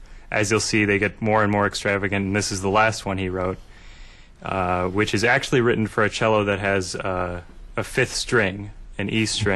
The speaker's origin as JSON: {"language": "English", "town": "Stevens Point", "region": "Wisconsin", "country": "United States", "tie": "born or raised there", "said": "I grew up mostly in Stevens Point, Wisconsin, I started cello in the school programs in about fourth grade"}